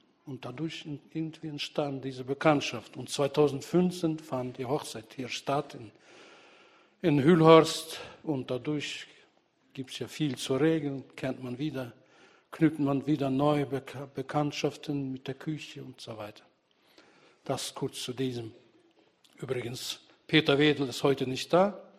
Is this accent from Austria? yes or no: no; Kyrgyzstan; Wir kommen beide aus Kirgisien, deswegen liegen die Kirgisien uns sehr nah am Herzen.